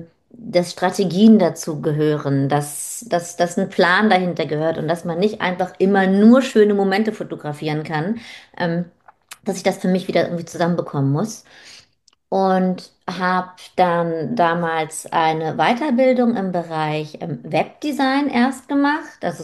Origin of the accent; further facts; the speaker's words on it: Northern Germany, Germany; Ich bin gebürtiges Nordlicht, also trete voll hier in meinen Ursprungsslang quasi ein.